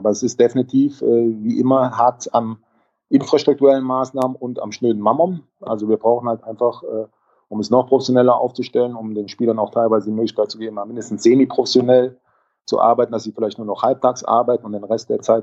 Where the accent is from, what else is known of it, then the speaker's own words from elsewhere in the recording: Cologne, North Rhine-Westphalia, Germany; Bei uns in Köln